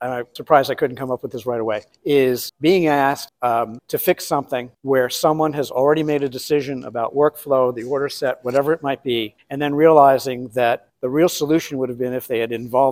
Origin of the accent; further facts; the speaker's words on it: New York City, New York, United States; Well, I grew up in New York City, so what can I say?